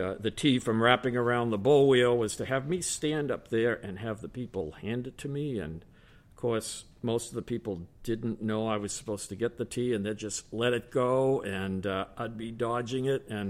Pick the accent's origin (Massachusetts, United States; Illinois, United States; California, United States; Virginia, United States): Massachusetts, United States; Waltham; also born or lived in Berkshires; Well, I grew up around here, Waltham, but I also had a stretch in the middle where I was out in the Berkshires.